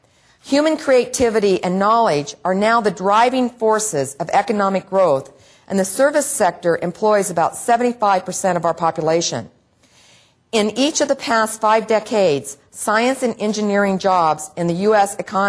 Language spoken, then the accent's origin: English; Oregon, United States; I grew up in Oregon, where a mouse was a furry rodent.